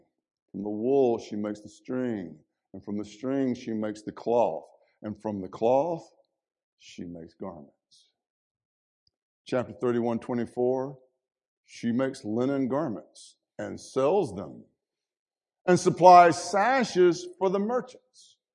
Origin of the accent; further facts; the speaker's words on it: Mississippi, United States; folks, I'm from Mississippi. And when we get a half an inch of snow, we close everything down because we don't like it.